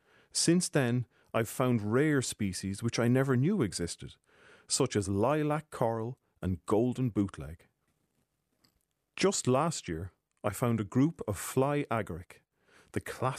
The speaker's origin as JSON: {"language": "English", "region": "County Offaly", "country": "Ireland", "tie": "born or raised there", "said": "My own relationship with fungi began when I was a child, growing up in Offaly, when my siblings and I would forage for field mushrooms."}